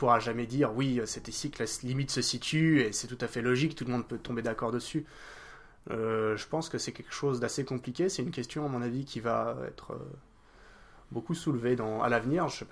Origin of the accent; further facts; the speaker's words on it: France; Ah, en tant que Français, je ne peux pas trop condamner le vin.